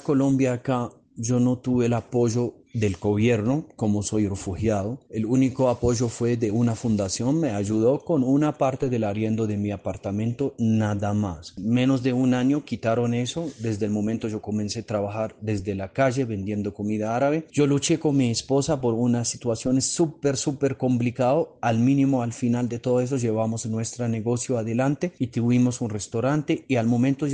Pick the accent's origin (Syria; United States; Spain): Syria; Spanish is a second language; moved away as an adult; Yo creo que en Siria va a tener la luz, porque allá voy a tener mucho apoyo del gobierno